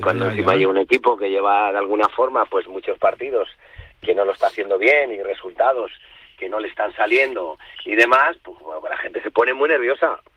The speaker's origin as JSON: {"language": "Spanish", "town": "Puertollano", "region": "Castilla-La Mancha", "country": "Spain", "tie": "born or raised there", "said": "Y es entre Andalucía del Norte y Castilla-La Mancha del Sur. Es decir, como yo soy de Puerto Llano"}